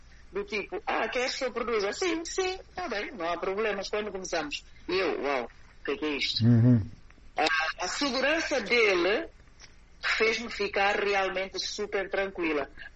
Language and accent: Portuguese; Guinea-Bissau; Somos guineenses.